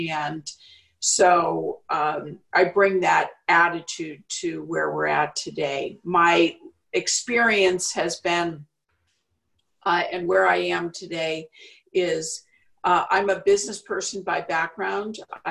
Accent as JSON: {"language": "English", "region": "California", "country": "United States", "tie": "born or raised there", "moved": "as an adult", "lives_now": "Chicago, United States", "said": "I was born in Chicago, but at 6 months old, my parents moved to California. So I grew up in the Bay Area. Until I went to college back on the East Coast."}